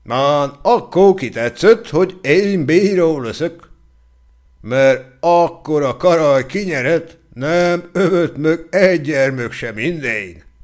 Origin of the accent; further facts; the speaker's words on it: Nagykőrös, Pest, Hungary; born there; Az én életöm pedig nem közönségesen kezdődött, hanem hogy édesanyám nagy körösen járt. Na, ott születtem.